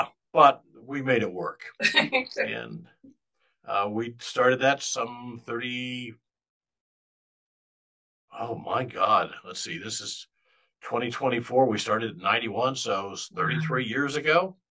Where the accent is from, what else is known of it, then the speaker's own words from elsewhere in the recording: Iowa, United States; Well, Patty, I'm a Midwestern boy. First of all, thank you for having me. I grew up in Iowa, went to high school